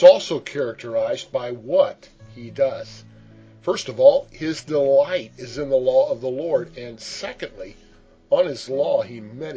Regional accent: Belton, Missouri, United States; As a boy growing up in Belton, Missouri, it was a sprawling mulberry tree in our side yard that was suitable for climbing.

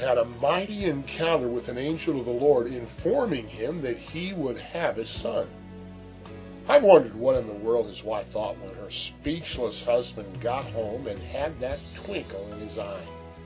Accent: Missouri, United States; also born or lived in Pennsylvania / New England; It's a sound I recall hearing growing up in Missouri, as I mentioned, when we lived in upstate Pennsylvania, and even when we lived in the city in New England.

